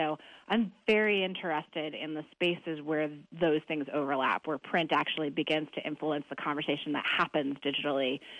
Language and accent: English; Hong Kong; even though I'm only 5'10", because I grew up in Hong Kong.